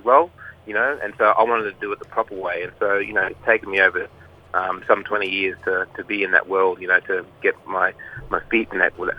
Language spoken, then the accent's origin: English; Queensland, Australia; I'm from Kalkadunga Mob in the Mount Isa region.